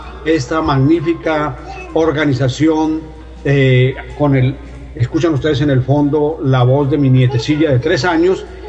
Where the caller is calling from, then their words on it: Colombia; desde Baltimore, Maryland, Estados Unidos. Soy colombiano